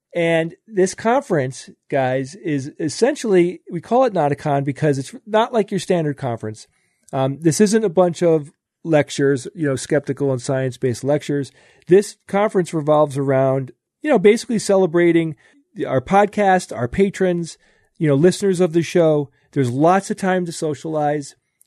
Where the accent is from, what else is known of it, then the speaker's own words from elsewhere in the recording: Cologne, North Rhine-Westphalia, Germany; exactly like the trams I used to get into Cologne, my hometown, to party as they accelerated and deaccelerated before and after each stop.